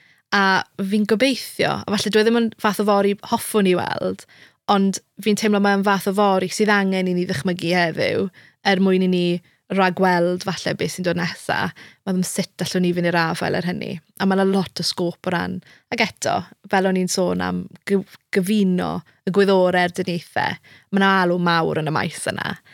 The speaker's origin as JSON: {"language": "Welsh", "town": "Carmarthen", "region": "Wales", "country": "United Kingdom", "said": "Wel, dwi o Garfyrddin ymwreiddiol"}